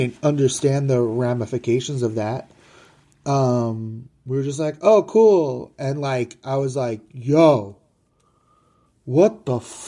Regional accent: New York, United States; I grew up on Long Island.

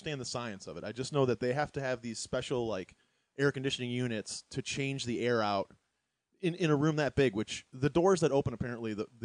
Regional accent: Milford, Michigan, United States; I'm from Michigan.

